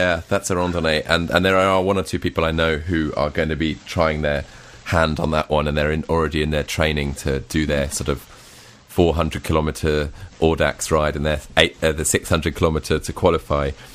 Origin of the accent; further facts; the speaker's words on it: England, United Kingdom; Whereas in London, we're a little bit more, you know, body conscious, and the nudity is like, we're terribly English.